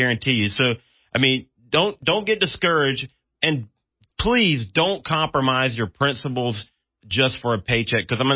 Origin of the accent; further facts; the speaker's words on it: North Carolina, United States; I ask because I'm from North Carolina as well